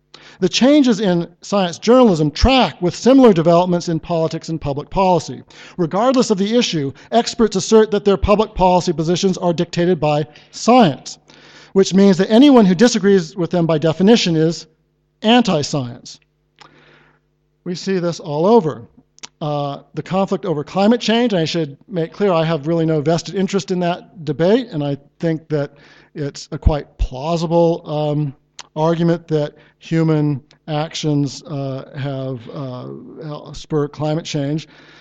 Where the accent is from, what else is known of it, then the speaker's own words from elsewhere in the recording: United States; we have in my home country evolutionary zoologists like Eric Pianka at one of our nation's premier research institutions, the University of Texas